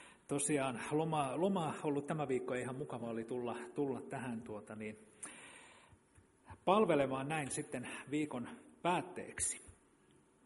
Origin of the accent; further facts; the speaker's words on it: Kauhajoki, South Ostrobothnia, Finland; mä oon Kauhajoelta kotoisin, niin sieltä jollain bussiyhteyksillä tulin tänne